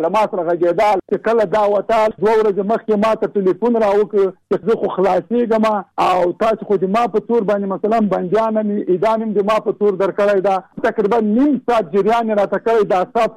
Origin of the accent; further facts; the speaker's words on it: Jalalabad, Nangarhar, Afghanistan; زه د جلال آباد.